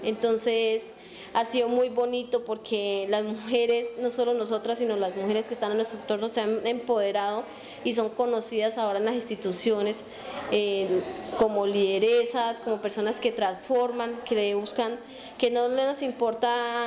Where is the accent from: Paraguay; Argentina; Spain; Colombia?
Colombia; Vistahermosa, Meta; soy del municipio de Vistahermosa, soy nacida y criada en este bello municipio